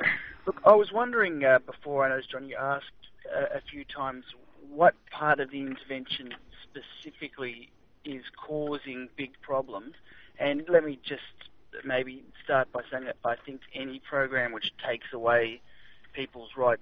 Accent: Australia; But I mean, I'm an Australian, and I must believe that our government is putting things in place with the right intentions.

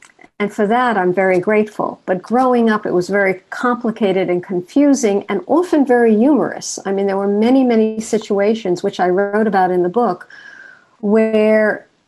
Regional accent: New York, United States; But then I grew up in New York and I found myself concealing who I am

